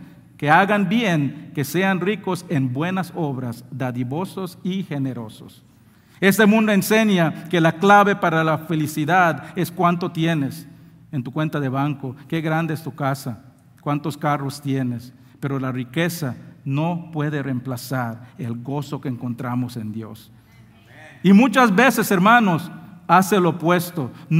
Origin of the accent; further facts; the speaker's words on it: Belize; Yo soy originalmente de Belice. Mi familia son descendientes de los mayas.